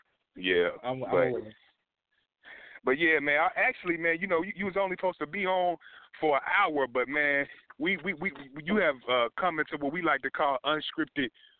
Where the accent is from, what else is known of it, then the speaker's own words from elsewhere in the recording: Louisville, Kentucky, United States; I mean, C. Hicks is from D.C. and I'm from Louisville